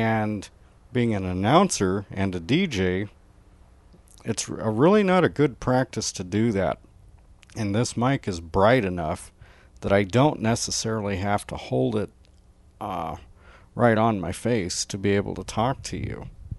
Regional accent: Nebraska, United States; also born or lived in Wagner, South Dakota; I was born in Wagner, South Dakota. I actually lived and go home to the Santee Sioux Indian Reservation, that's in the northeastern part of the state of Nebraska.

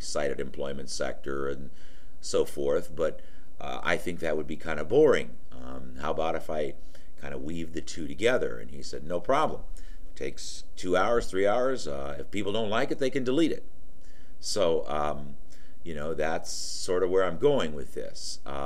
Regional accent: Santa Monica, California, United States; born there; I was born in Santa Monica, California.

